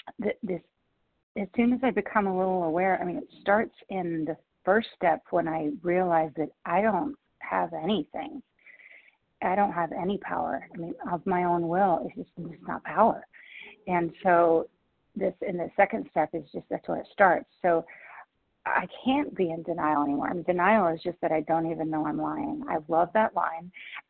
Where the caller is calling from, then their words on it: Washington, United States; I'm calling from Washington State, recovered compulsive overeater.